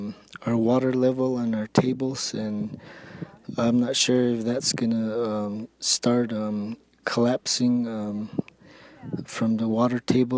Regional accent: Arizona, United States; I'm from the Wapati village, and water is very sacred to us. We are Hopi dry farmers

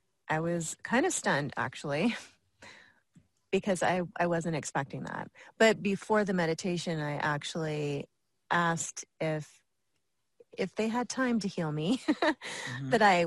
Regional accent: Orlando, Florida, United States; she's from Novato, California, and I'm from Orlando, Florida.

